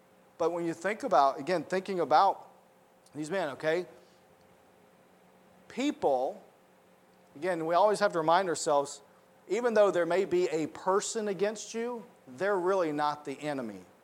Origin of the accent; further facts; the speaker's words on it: the South, United States; Again, apparently this didn't happen up north. Growing up in the South, because every time I mention it, I have someone say, well, it was never that way in our schools.